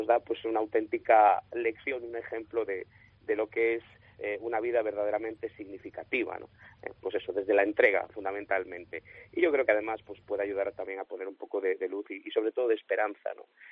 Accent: Ponferrada, Castile and León, Spain; berciano y ponferradino seguro que sí. Y muy muy vinculado además a mi tierra y bueno, yo presumo de berciano.

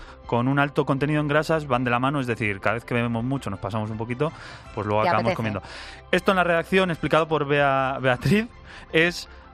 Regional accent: Basque Country, Spain; yo soy vasco, yo soy del norte, y sí que es verdad que allí la tradición, hay mucha tradición

